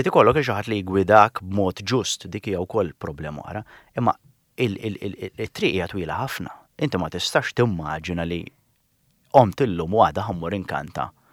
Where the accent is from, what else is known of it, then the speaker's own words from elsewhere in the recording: Dingli, Western Region, Malta; Jien oriġinament meħad dingli.